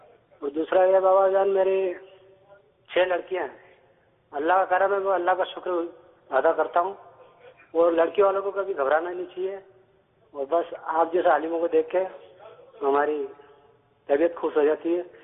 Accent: Madhya Pradesh, India; now in Tabuk, Saudi Arabia; میں انڈیا کا رہنے والا ہوں، ایم پی کا.

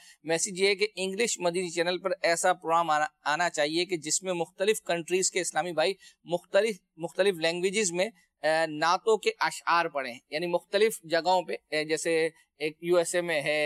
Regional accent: Punjab, Pakistan; میں تو پنجابی ہوں, اگرچہ ہم تقریباً 22-25 سال سے علاقے میں جو ہے وہ رہ رہے ہیں, وہ اگرچہ میمنوں کا ہے.

